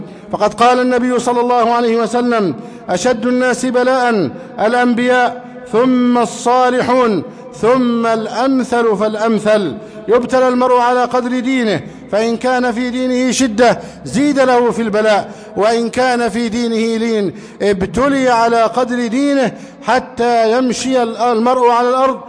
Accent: Egypt; اللهم احفظ بلدنا مصر واجعله أمنا أمانا، سخاء رخاء، وسائر بلاد المسلمين

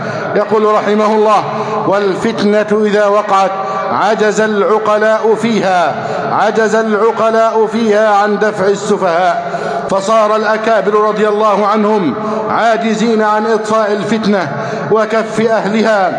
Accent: Egypt; اللهم احفظ بلدنا مصر، اللهم احفظ مصر أمنا أمانا، سخاء رخاء، وسائر بلاد المسلمين

